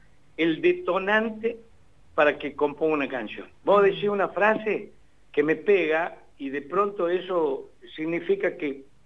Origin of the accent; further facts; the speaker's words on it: Córdoba, Argentina; accent: Cordobés tonada; De Córdoba capital.